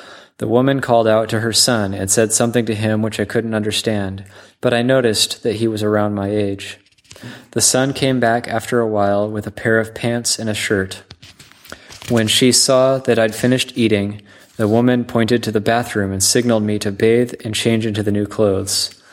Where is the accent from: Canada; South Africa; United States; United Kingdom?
United Kingdom; England; moved away as an adult; So I left my home country of England for India, roaming around and gathering life experience in Europe and Asia.